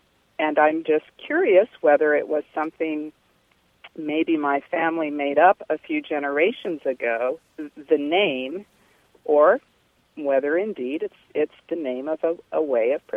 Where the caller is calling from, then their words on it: Charlottesville, Virginia, United States; Charlottesville, Virginia.